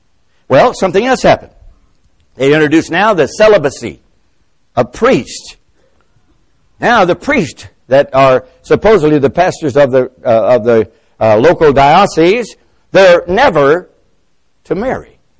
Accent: United States; I was from America, and I'd come there to speak.

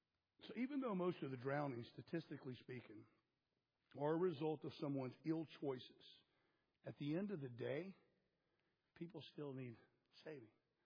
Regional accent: Florida, United States; I was a lifeguard growing up in Florida.

